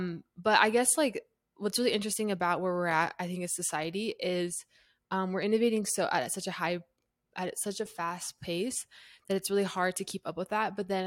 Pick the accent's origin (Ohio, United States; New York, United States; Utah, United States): Utah, United States; Like, I was you know, born and raised in Utah, and so that made it so.